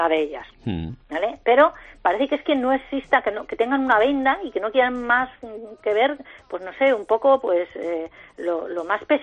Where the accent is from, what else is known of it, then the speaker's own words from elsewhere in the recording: Salamanca, Castile and León, Spain; El primer parque infantil de tráfico que se creó en España fue en Salamanca, en mi tierra.